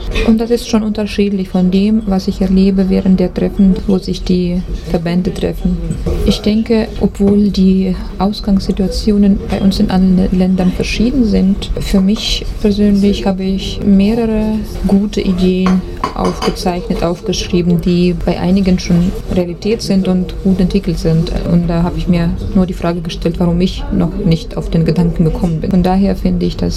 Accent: Moscow, Russia; ich komme aus Moskau, leite da in Moskau die Moskauer Deutsche Zeitung

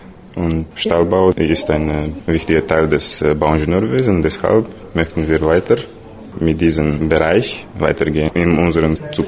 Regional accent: Moldova; German is a second language; Ja, natürlich würde ich zurück nach Moldawien gehen

